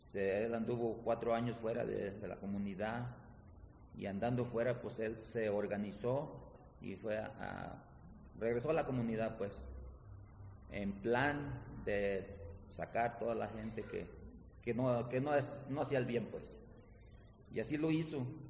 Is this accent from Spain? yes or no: no; Michoacán, Mexico; nosotros venimos desde la costa de Michoacán y pues está un poco retirado.